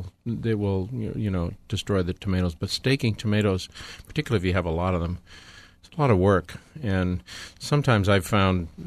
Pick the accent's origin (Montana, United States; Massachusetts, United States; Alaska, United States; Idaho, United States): Montana, United States; Butte; I grew up in Butte, Montana, and my father was interested in the soil.